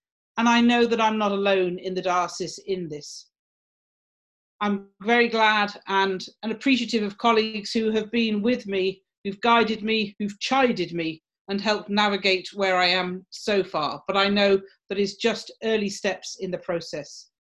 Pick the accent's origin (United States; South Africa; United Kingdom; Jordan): United Kingdom; As a British person, I'm very obvious, and it's very obvious just in the way I speak, that I carry that heritage of British colonialism with me.